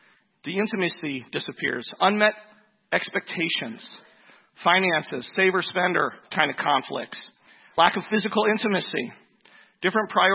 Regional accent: Chicago, Illinois, United States; I pulled this out because I'm from Chicago.

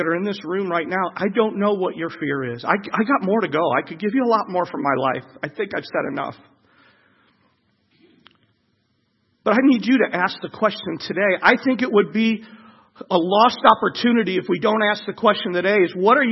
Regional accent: Illinois, United States; I'm from Illinois.

